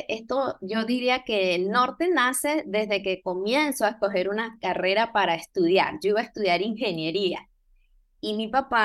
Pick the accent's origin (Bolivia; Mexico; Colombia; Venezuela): Venezuela; now in Panama City, Panama; está en Ciudad de Panamá. Ok, soy venezolana y tengo años en este país. Tengo 16 años en Panamá.